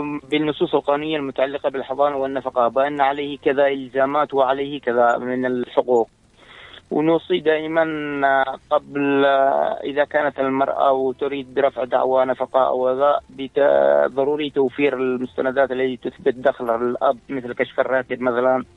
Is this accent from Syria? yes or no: no; Yemen